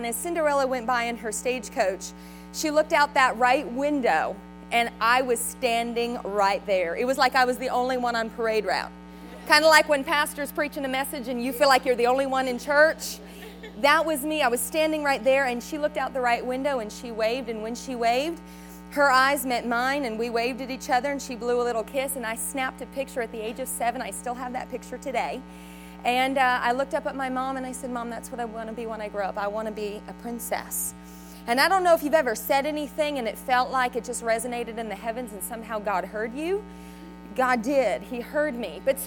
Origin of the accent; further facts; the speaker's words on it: Florida, United States; I'm born and raised in Florida, and that's where I am, and that's where my ministry is based out of.